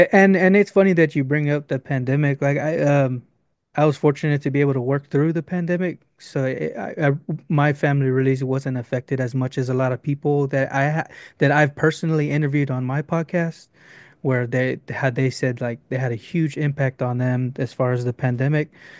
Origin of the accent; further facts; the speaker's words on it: Corpus Christi, Texas, United States; I grew up in Corpus Christi from 40-something years old.